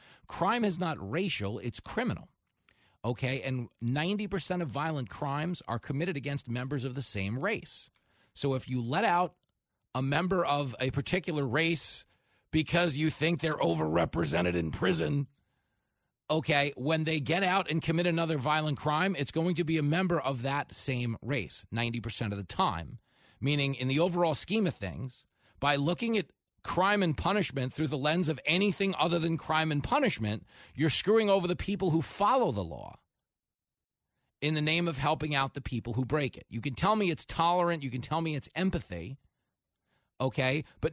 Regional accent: Levittown, New York, United States; out in Massapequa Park, Long Island, is where I'm from, a couple towns over from where I grew up in Levittown

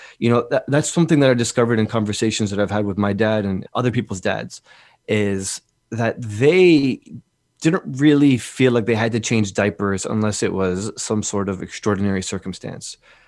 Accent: Newark, New Jersey, United States; I grew up in Newark, New Jersey in the 90s, which is a very scary place to be in the 90s.

